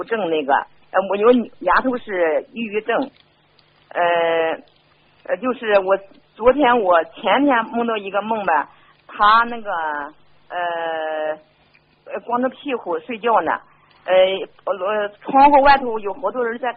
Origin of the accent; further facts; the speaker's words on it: Baoding, Hebei, China; 放在我家是保定的